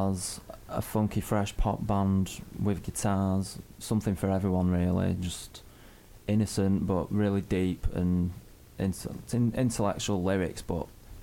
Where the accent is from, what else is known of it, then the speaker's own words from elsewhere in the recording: Sheffield, Yorkshire and the Humber, United Kingdom; Me and my brother Duncan, we're both from Sheffield originally.